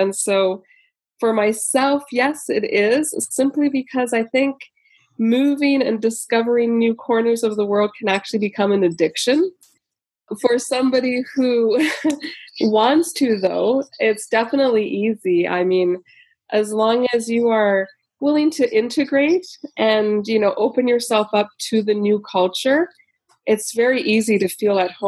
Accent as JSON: {"language": "English", "country": "Canada", "also_born_or_lived": "United States / France", "lives_now": "Germany", "said": "I'm actually originally from Canada. Did a little detour through the United States and Florida and France, and we've been in Germany for 3 years"}